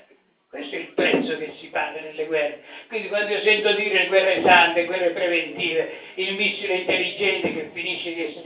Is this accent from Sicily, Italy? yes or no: yes; Sicily, Italy; born there; io non sono nato giornalista, sono nato in Sicilia, mio padre è morto quando avevo 5 anni